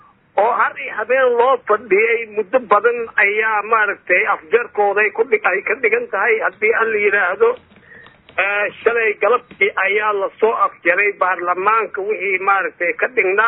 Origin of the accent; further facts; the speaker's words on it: Bakool, Somalia; anigu laftayda Bakool baan ka soo jeedaa